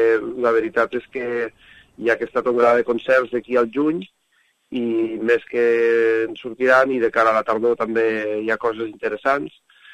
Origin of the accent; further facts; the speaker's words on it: Catalonia, Spain; és que jo vinc del Priorat, saps?